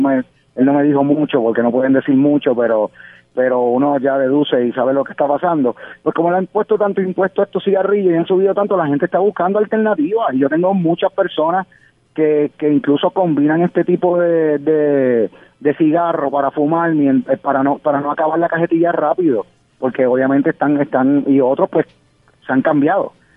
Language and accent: Spanish; Naguabo, Puerto Rico; yo saliendo para San Juan, yo soy de Naguabo.